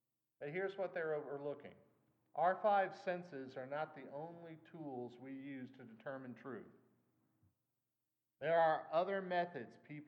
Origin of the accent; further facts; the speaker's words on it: Illinois, United States; also born or lived in South Carolina / Georgia; I lived in South Carolina. I lived in Georgia. I would say, I come from Illinois. You know, the land of Lincoln, the guy who won.